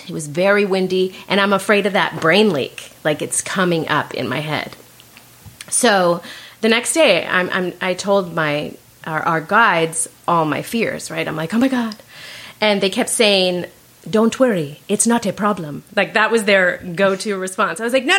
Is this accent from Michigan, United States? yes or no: no; California, United States; I grew up in Orange County. Like, I had jean shorts and a bathing suit.